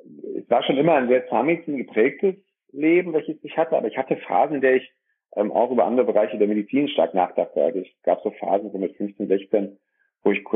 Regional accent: Dorsten, North Rhine-Westphalia, Germany; komme aus den schönen Dorsten, einer kleinen und mittelgroßen Stadt, 90.000 Einwohner, welches zwischen dem Münsterland und dem Ruhrgebiet liegt, im Kreis Recklinghausen. Bin hier geboren

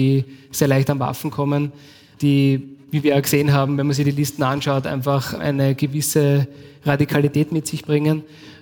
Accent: Austria; ab wann bei uns in Österreich Terror beginnt und wo er aufhört.

